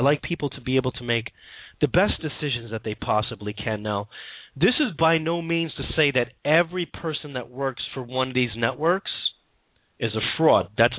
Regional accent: United States; I come obviously from my accent. I think you could tell from the United States. I am in New York

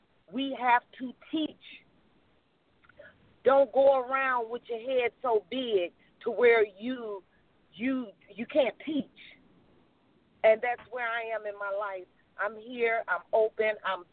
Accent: Chicago, Illinois, United States; now in Minnesota, United States; myself being born and raised in Chicago, I do know what he's talking about. Being 52 years old, I do know

